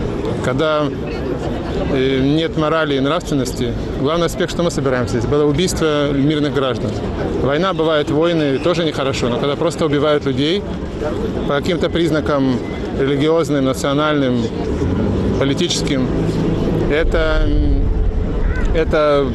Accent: Moscow, Russia; Я из Москвы приехал.

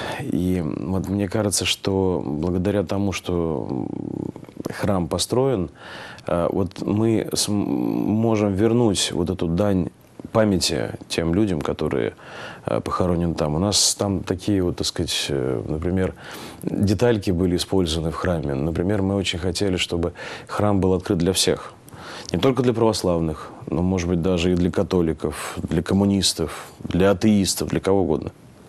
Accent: Saint Petersburg, Russia; Вот я коренной, я коренной ленинградец, петербуржец

